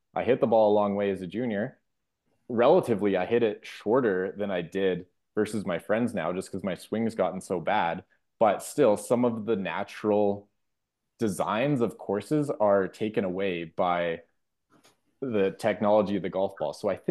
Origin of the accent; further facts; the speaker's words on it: Calgary, Alberta, Canada; my home course that I grew up playing in Calgary